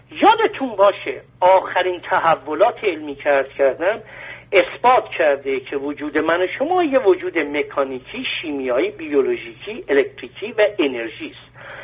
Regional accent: Iran; born there; مرد به دنیا اومدم، ایرانی به دنیا اومدم، در ایران به دنیا اومدم،

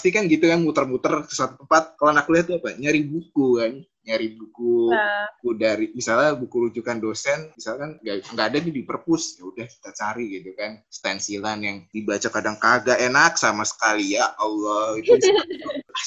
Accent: Tangerang, Banten, Indonesia; Gue ini orang perbatasan ya. Gue orang Tangerang yang cenderung deket ke Jakarta Selatan. Tapi gue gak tahu Jakarta gitu.

